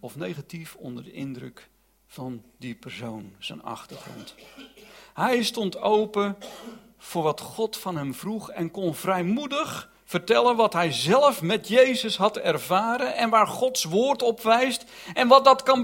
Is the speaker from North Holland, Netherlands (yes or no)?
yes; North Holland, Netherlands; now in Lelystad, Netherlands; ik kom uit de Zaanstreek